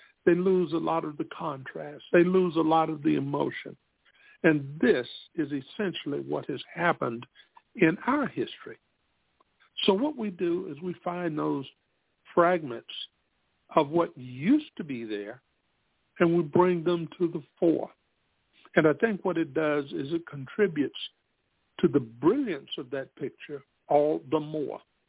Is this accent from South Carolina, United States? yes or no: yes; Spartanburg, South Carolina, United States; And while it was significant that I go there, because I am from Spartanburg, South Carolina, we had two well-known schools here.